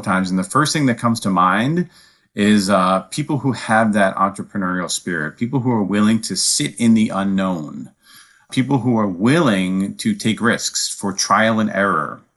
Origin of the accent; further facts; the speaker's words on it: East Coast, United States; So I'm from the East Coast. I lived in New York City for a little over 20 years.